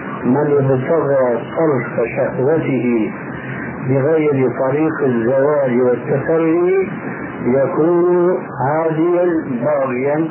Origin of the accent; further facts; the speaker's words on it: Syria; أقل إنسان منكم يتسع لعديد من بيوتنا في بلادنا سوريا